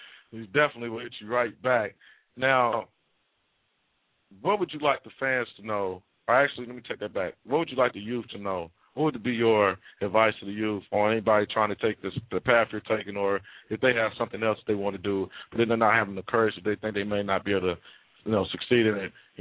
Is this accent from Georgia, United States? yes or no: yes; College Park, Georgia, United States; I'm actually from Atlanta, and I'm actually coming back home end of the month. So I might have to come out there and check out Fresh Beat. Yeah, I'm from College Park.